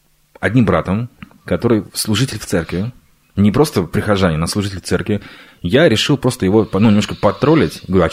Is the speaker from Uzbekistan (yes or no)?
yes; Uzbekistan; Это моя малая родина, моя Узбекистан.